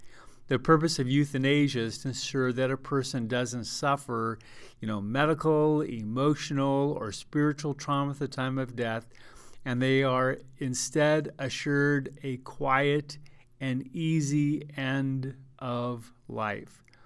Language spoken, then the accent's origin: English; Colorado, United States; Colorado, my home state, legalized death with dignity